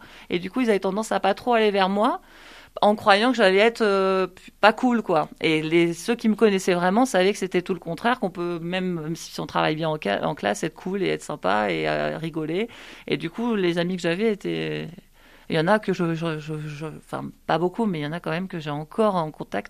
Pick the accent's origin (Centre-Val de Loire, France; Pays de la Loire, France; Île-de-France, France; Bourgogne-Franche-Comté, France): Île-de-France, France; Saint-Cloud; also born or lived in Garches / Rueil-Malmaison; Alors, je suis née à Saint-Cloud, dans les Hauts-de-Seine, et j'ai grandi dans les Hauts-de-Seine toute ma vie, à Garches et Rueil-Malmaison.